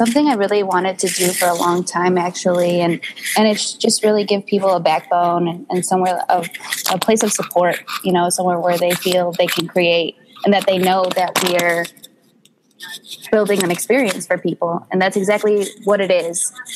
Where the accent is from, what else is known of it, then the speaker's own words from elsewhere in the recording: Chicago, Illinois, United States; I was born in Hubble Park and I've moved all around the Chicagoland. And I recently just settled in the suburbs.